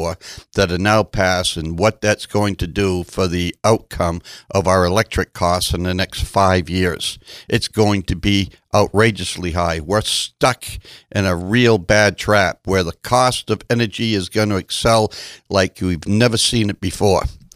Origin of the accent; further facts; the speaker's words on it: Jay, Maine, United States; when I grew up in Jay, the Chisholm Mill closed because of the volatility of the price of oil.